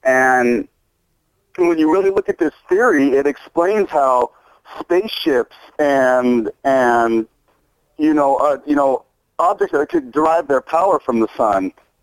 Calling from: Montana, United States; I'm from Montana.

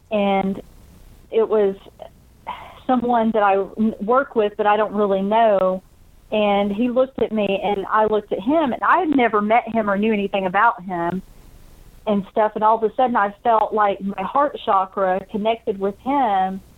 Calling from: Georgia, United States; from Georgia.

